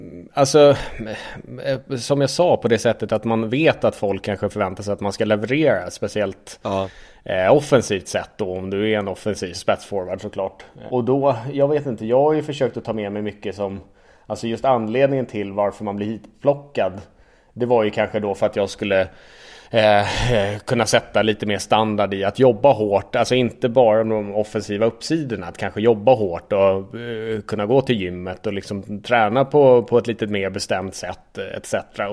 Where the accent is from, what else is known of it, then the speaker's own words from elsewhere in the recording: Sweden; now in Switzerland; Men jag tror att man som svensk på något sätt, när man kommer utomlands och spelar, så försöker man bli en i gänget väldigt fort